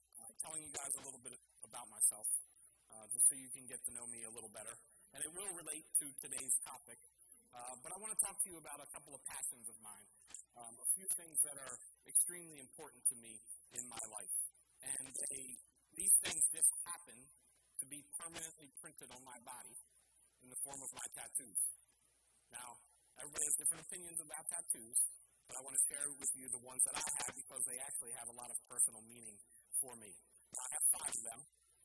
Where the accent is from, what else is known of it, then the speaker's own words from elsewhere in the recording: Norristown, Pennsylvania, United States; Now, I wasn't born in Philadelphia. I was born in Norristown. My dad was born in Philadelphia.